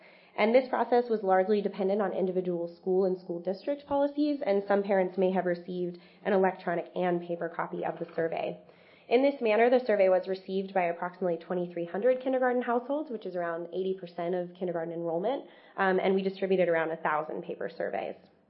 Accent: California, United States; from Marin County, California

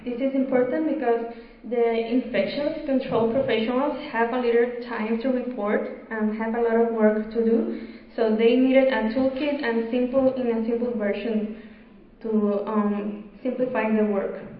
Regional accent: Puerto Rico; I am from Puerto Rico

